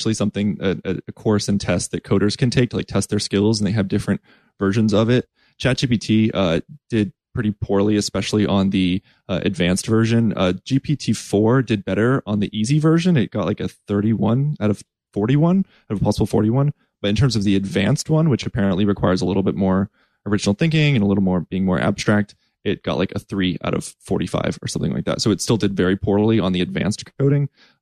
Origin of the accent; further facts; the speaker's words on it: the South, United States; now in Atlanta, United States; But I'm from the South. I'm in Atlanta here. I grew up, you know, always use your manners, please and thank you.